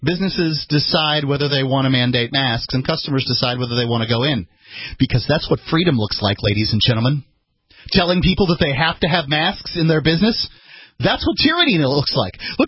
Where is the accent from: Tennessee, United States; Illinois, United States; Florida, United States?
Florida, United States; Look, I'm from Florida, and as soon as they can figure out a way to get the Yankees out of there, I'll go back.